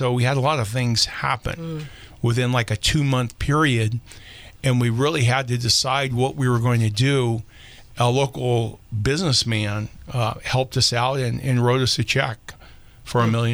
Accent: Lone Pine, California, United States; Yeah, so the original ranch I grew up on is on DeWalt Road, which is south, about 4 miles south of town. There, if you come down south of Lone Pine, you have Hessel Road, DeWalt Road

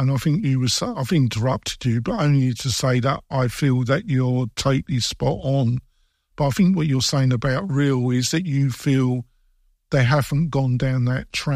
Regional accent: England, United Kingdom; because I come from England, these type of schemes are totally illegal in the UK.

